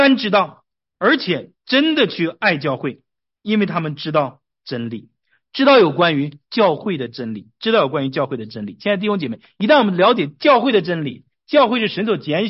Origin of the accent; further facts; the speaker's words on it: Harbin, Heilongjiang, China; now in United States; 我来到美国之后，我对我的家乡哈尔滨，我对我的家乡就更感兴趣啊，因为我在家住的时候 我并没有想法好好去了解它